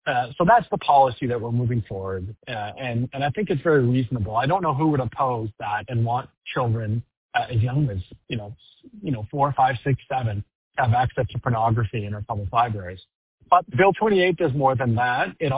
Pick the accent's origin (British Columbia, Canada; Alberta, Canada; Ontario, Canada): Alberta, Canada; I grew up in Alberta and Canada, and I want to continue to be in Alberta and Canada.